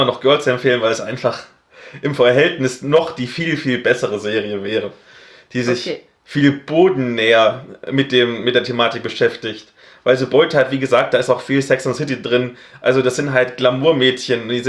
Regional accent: East Germany, Germany; Als Ossi habe ich immer Minderheitenprobleme.

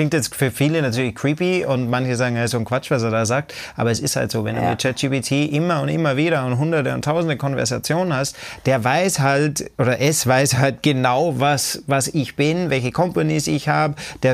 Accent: Austria; Ich bin am Land in Österreich aufgewachsen

